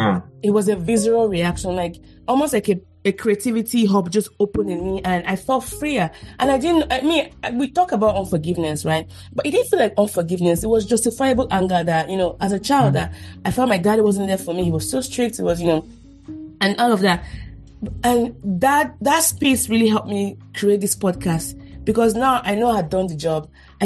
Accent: Nigeria; And how do you, as a Nigerian, go tell your dad

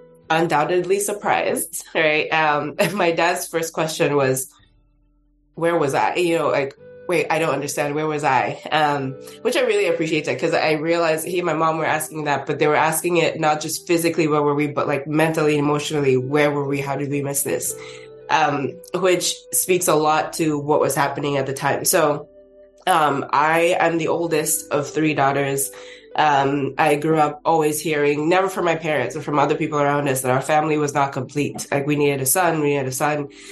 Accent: Northern Nigeria, Nigeria; So I was born and raised in Nigeria. I am a Northern girl through and through.

